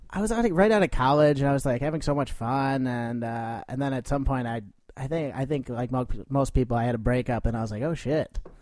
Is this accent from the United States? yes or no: yes; Wilmette, Illinois, United States; I'm from Wilmette, Illinois, yes.